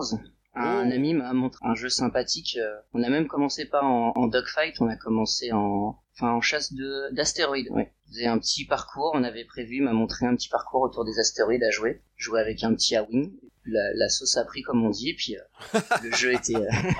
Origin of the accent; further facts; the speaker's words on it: Brest, Brittany, France; Alors, moi, je suis originaire normalement de Brest, pas très loin de Quimper, à une heure.